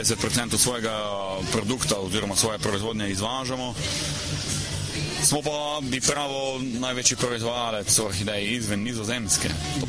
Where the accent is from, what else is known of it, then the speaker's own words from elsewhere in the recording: Prekmurje, Slovenia; prihajam iz Prekmurja. Trenutno sem v Združenih državah na povabilo ameriške vlade